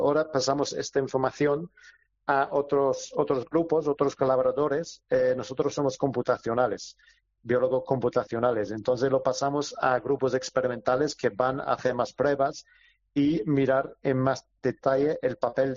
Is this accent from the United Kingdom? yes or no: yes; United Kingdom; Spanish is a second language; also born or lived in London; now in Málaga, Spain; llevo aquí en Málaga un rato. Bueno, yo estaba en UCL en Londres, soy británico.